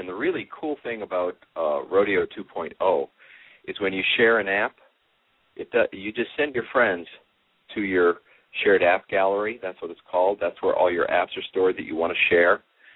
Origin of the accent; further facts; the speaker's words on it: Texas, United States; First of all, I'm from Texas, right?